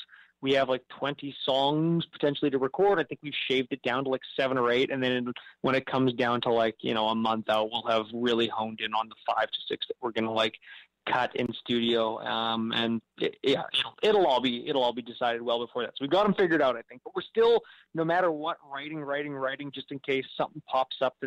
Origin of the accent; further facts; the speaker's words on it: Canada; as Canadian musicians, like 8 months of the year, you are slogging through terrible weather conditions for the most part.